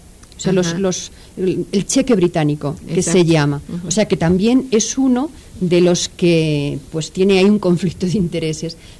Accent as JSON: {"language": "Spanish", "country": "Spain", "said": "Digo mostramos porque yo soy española"}